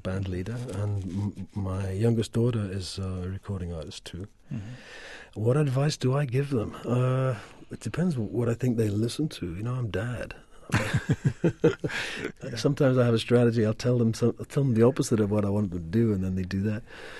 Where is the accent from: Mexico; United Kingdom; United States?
United Kingdom; Newcastle, North East England; I didn't know this song, and I used some musicians from my hometown of Newcastle